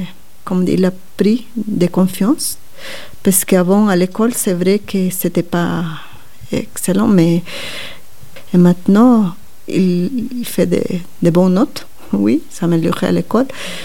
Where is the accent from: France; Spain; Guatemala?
Guatemala; French is a second language; moved away; moi, quand je suis partie de Guatemala